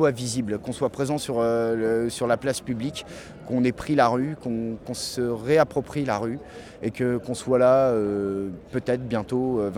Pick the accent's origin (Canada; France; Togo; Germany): France; Bourgogne-Franche-Comté; Je viens de la Bourgogne. Je viens de la Bourgogne, là où il n'y a encore rien pour le moment.